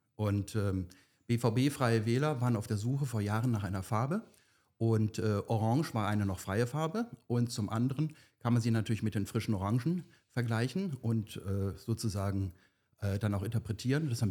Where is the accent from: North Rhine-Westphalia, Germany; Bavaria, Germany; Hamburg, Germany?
North Rhine-Westphalia, Germany; Duisburg; also born or lived in Berlin; now in Potsdam, Germany; Ich bin sozusagen gebürtiger Duisburger, komme aus dem Kohlenbott, habe da meine Kindheit verbracht, bin dann über Düsseldorf-Köln, habe da eine Schleife beruflich, habe in Berlin studiert